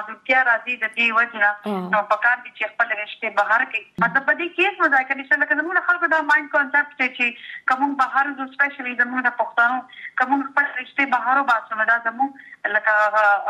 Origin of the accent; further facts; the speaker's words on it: Mardan, Khyber Pakhtunkhwa, Pakistan; زما تعلق دا مردان شیرگڑھ سره دی او تعلیم می بیسیکلی دا باولپنڈی پنجاب نا کړی دی